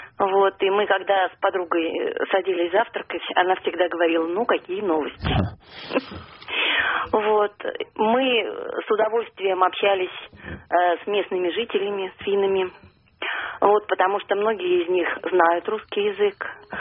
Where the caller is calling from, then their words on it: Saint Petersburg, Russia; я из Санкт-Петербурга.